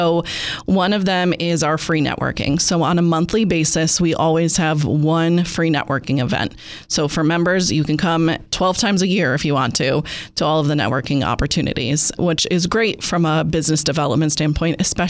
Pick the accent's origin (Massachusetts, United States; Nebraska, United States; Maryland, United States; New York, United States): New York, United States; I grew up in the Finger Lakes, but I moved away. I moved to Los Angeles for a few years in the northern New Jersey.